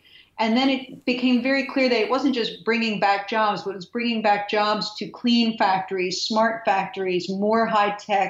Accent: Pennsylvania, United States; I grew up near the Amish area of Pennsylvania, so we had one, but it was a rare thing in America.

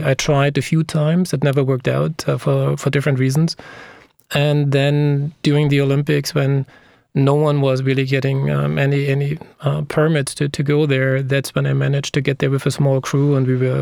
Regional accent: East Germany, Germany; English is a second language; with my own background growing up in East Germany and under communism

